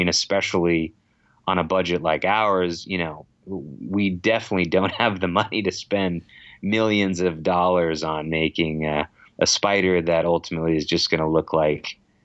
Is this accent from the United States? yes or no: yes; Merced, California, United States; now in Los Angeles, United States; my hometown, which is called Merced.